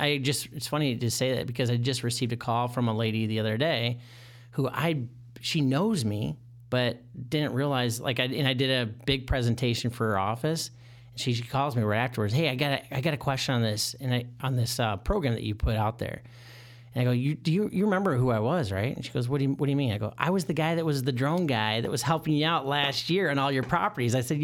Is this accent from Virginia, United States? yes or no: no; Michigan, United States; moved away as an adult; now in Chicago, United States; And I didn't know anybody out here in Chicago. I'm originally from Michigan.